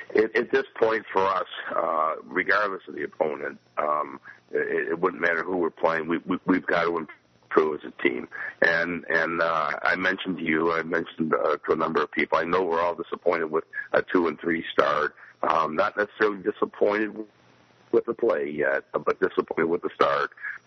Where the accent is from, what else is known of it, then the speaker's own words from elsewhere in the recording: Michigan, United States; as a kid growing up in the Detroit area, my father working at Olympia as a penalty timekeeper